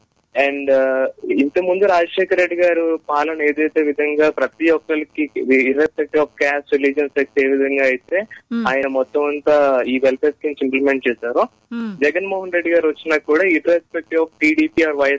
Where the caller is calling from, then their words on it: Visakhapatnam, Andhra Pradesh, India; నేను వైజాగ్ నుంచి మాట్లాడుతున్నాను.